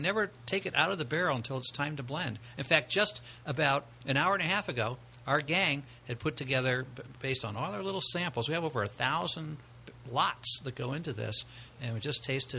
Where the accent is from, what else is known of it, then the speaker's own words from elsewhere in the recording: Ann Arbor, Michigan, United States; born there; So I was born in Ann Arbor.